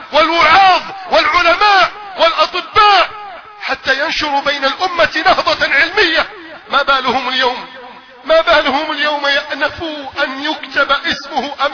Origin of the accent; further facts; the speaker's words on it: Egypt; بلدنا مصر